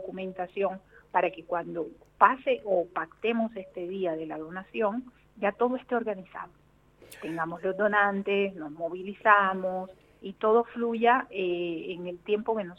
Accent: Magdalena, Colombia; Claro, yo soy costeña, yo soy de la región Caribe colombiana, o sea, del mar, cerca 40 minutos de Santa Marta.

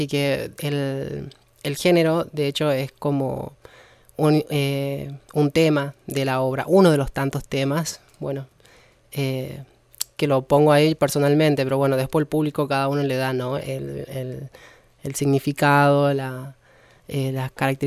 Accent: Andalgalá, Catamarca, Argentina; La primera vez fue en Andalgalá, yo soy de Andalgalá y ahí estuve a cargo también del taller de teatro municipal.

